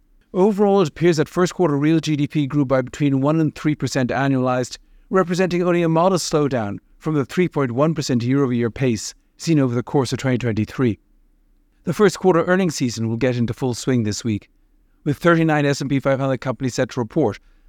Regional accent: New England, United States; Growing up in New England, our sons had a privileged childhood as sports fans

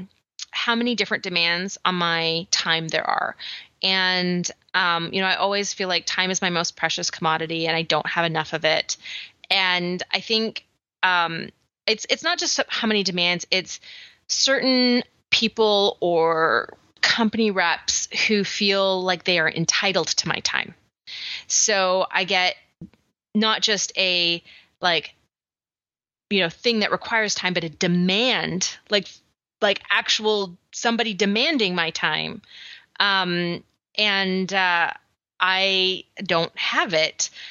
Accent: Canada; I'm so Canadian / British descent.

